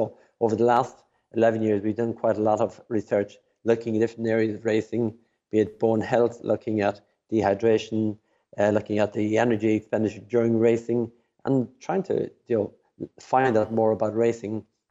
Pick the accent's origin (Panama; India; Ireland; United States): Ireland; Rathangan, Kildare; I'm originally from Rathangan, which is about 10 miles from here.